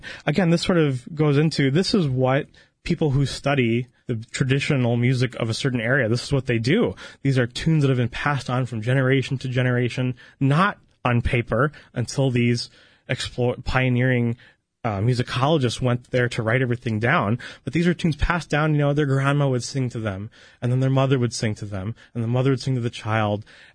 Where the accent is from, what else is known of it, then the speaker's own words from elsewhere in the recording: St. Louis, Missouri, United States; And growing up in Dr. John and Mary's Children's Choir, every Palm Sunday, the Diocesan Children's Choir, or in St. Louis, the St. Louis Archdiocesan Children's Choir, we would sing on Palm Sunday.